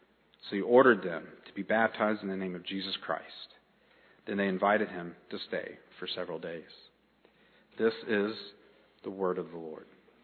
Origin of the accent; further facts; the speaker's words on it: South Carolina, United States; I grew up in South Carolina, but that's where my mom's from. She's from that part of the Ozarks